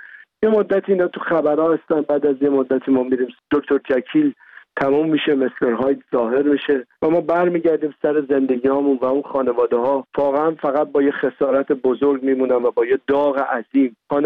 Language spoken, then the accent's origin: Persian; Iran; moved away; خودم یه فرزند دردمند رها شده از ایرانم